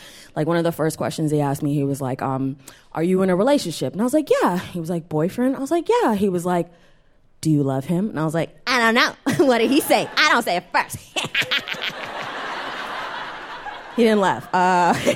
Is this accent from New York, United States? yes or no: yes; New York, United States; Because like, I'm from New York